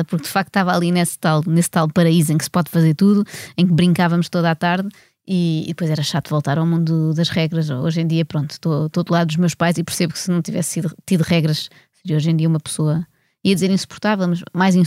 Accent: Lisbon, Portugal; Eu cresci sobretudo no Restelo, porque a minha avó tinha uma casa no Restelo.

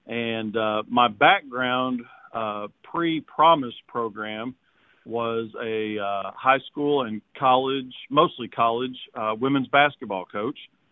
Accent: Walnut Ridge, Arkansas, United States; now in Arkadelphia, United States; claim, Walnut Ridge, Arkansas, a rice, soybean, cotton growing community up in northeast Arkansas as my hometown. I've been in Arkadelphia for about 20 years now

